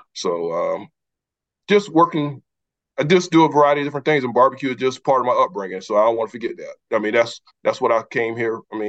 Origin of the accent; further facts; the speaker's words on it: Paxville, South Carolina, United States; We're from Clarendon County, Paxville, one of the most significant areas in South Carolina in terms of history and culture.